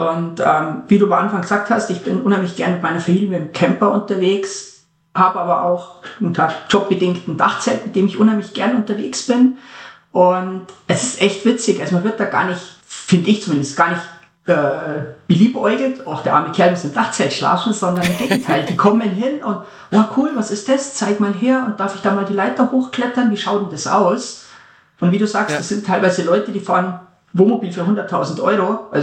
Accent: Southern Germany, Germany; Aufgewachsen bin ich ziemlich im Süden von Deutschland, nahe an den Alpen.

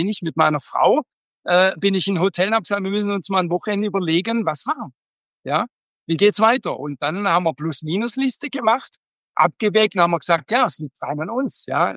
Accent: Rottweil, Baden-Württemberg, Germany; ich bin ursprünglich in Rottweil geboren. In Rottweil bin ich auf die Schule gegangen, habe das Abitur gemacht, auf ein Wirtschaftsabitur

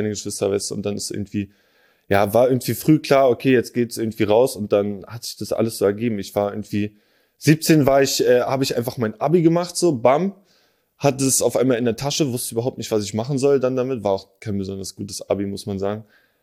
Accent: Berlin, Germany; Nee, ich bin in Moabit geboren, dann haben wir in so einer alten Ami-Siedlung gewohnt, Digga, in Dahlem

